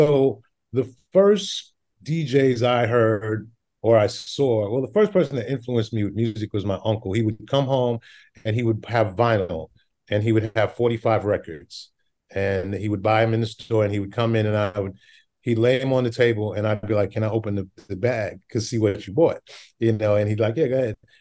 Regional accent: Brooklyn, New York, United States; born there; I was born in Brooklyn, and there's all types of music that's around us in Brooklyn, of course, Caribbean music. My family is from Trinidad and, you know, in the South.

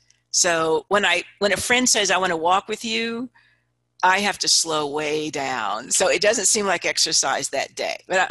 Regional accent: Palermo, Sicily, Italy; the book is all about stories of my childhood growing up in Italy. So I grew up in the mafia capital of the world, Palermo, Sicily. That was my stomping grounds.

